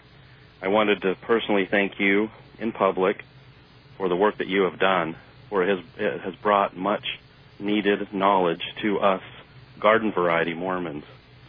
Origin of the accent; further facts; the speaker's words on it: Utah, United States; I was born and raised in Utah. I no longer live there. Both my wife and I were raised in the Mormon Church